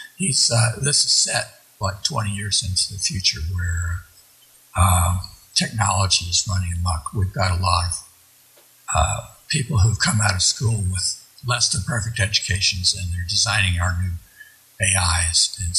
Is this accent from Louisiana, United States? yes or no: no; Alamogordo, New Mexico, United States; now in Colorado Springs, United States; I grew up in Alamogordo, New Mexico, near White Sands.